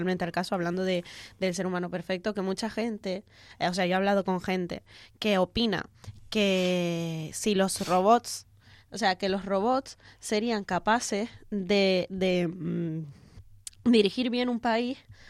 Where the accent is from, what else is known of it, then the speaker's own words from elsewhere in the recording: Canary Islands, Spain; sí, somos españoles, para todos los que no lo sepan. Somos morenitos y españoles.